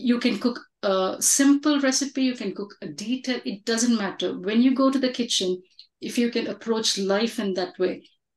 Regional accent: India; I come from India and I teach

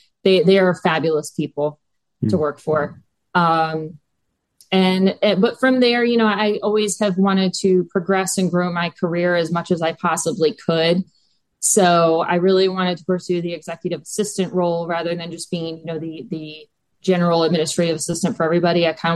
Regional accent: Baltimore, Maryland, United States; It was just kind of a love that I had growing up in Baltimore. We were kind of in the suburbs of Baltimore.

